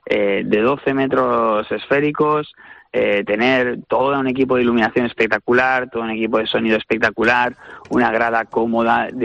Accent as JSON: {"language": "Spanish", "region": "Valencian Community", "country": "Spain", "said": "nuestra raíz es valenciana, porque nosotros, esto viene de una productora que es valenciana, somos nosotros, somos valencianos"}